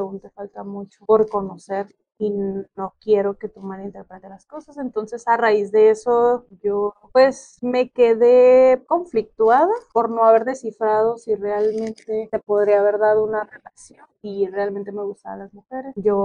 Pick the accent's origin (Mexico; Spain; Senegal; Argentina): Mexico; Tijuana, Baja California; born there; Actualmente tengo 31 años, soy nacida en Tijuana y radico aquí en Tijuana.